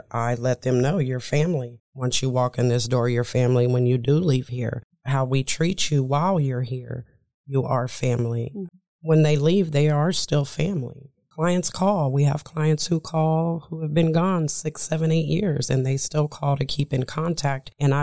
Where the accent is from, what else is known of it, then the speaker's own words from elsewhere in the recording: Topeka, Kansas, United States; also born or lived in Paris, Texas; So I was born in Paris, Texas, but I've been raised in Topeka all my life.